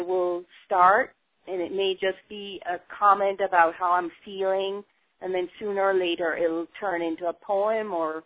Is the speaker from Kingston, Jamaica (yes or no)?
yes; Kingston, Jamaica; I grew up in Jamaica, you know, I grew up in the capital, Kingston, but still, there was always hills and mountains all around